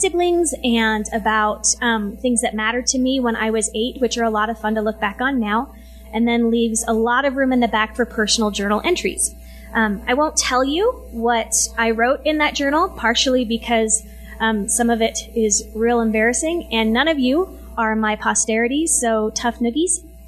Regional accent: Idaho, United States; I come from Idaho, and I've lived in a lot of different places.

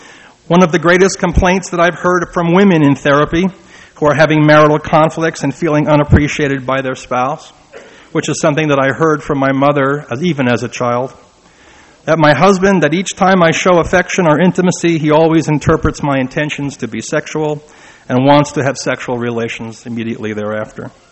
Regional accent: Belfast, Northern Ireland, United Kingdom; also born or lived in New York, United States; now in Utah, United States; actually I originate from Belfast, Northern Ireland, but over the last 5 years I come from New York, and my relocation to Utah has been a painful one.

